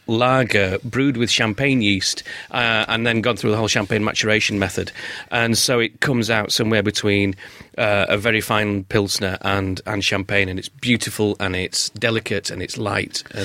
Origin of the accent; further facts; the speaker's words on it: Barnsley, Yorkshire and the Humber, United Kingdom; Yeah, when I was growing up in Barnsley